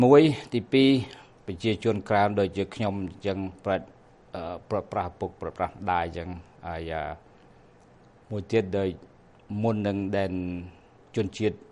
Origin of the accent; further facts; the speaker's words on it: Battambang, Cambodia; ស្រុកកំណើតខ្ញុំនៅបាត់ដំបងភូមិព្រៃខ្រាំងស្រុកសង្កែខេត្តបាត់ដំបងនៅជាមួយនឹងម្ដាយហើយនឹងឪពុកហើយបងស្រី